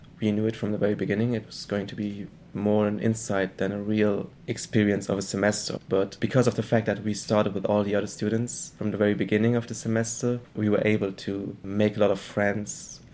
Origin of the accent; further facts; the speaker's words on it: Bochum, North Rhine-Westphalia, Germany; English is a second language; also born or lived in Osnabrück; I'm 21 years old. I'm from Germany. I was born in a city called Bochum in the western part of Germany. I'm studying in Osnabrück, which is a small town in the northern part of Germany.